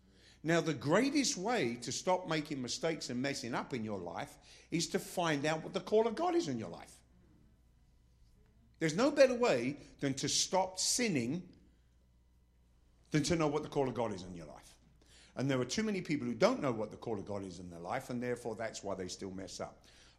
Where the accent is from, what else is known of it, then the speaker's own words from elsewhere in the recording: England, United Kingdom; damn it, I'm English, so I can do both.